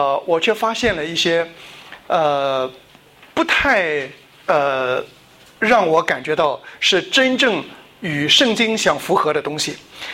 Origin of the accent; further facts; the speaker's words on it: China; now in Australia; 我们原来在中国的时候，我们说我们叫游击队啊